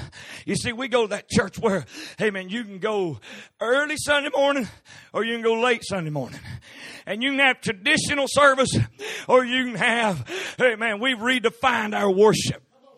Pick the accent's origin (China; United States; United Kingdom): United States; West Virginia; Even though I'm from West Virginia, God, amen, I ain't going to her